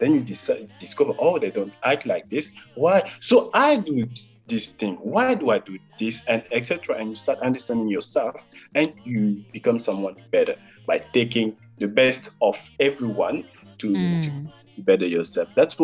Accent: Kinshasa, DR Congo; first language Lingala; English is a second language; now in Brussels, Belgium; Lingala was my language. I'm someone from Kinshasa, Monakin.

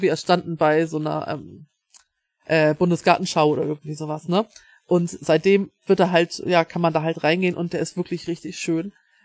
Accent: Northern Germany, Germany; ich sag ja, es ist für mich als Norddeutscher ist es eine sehr unbekannte Ecke.

